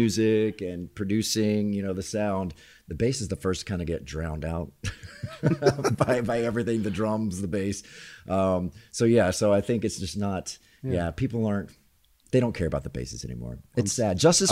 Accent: Southern United States, United States; accent: southern; I'm sorry, my southern accent is bad.

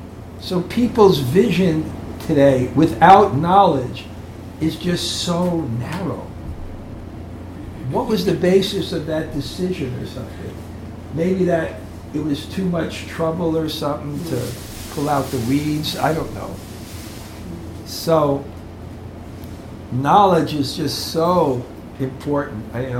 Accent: Brooklyn, New York, United States; born there; growing up, there was one book from where I came. I was born in Brooklyn.

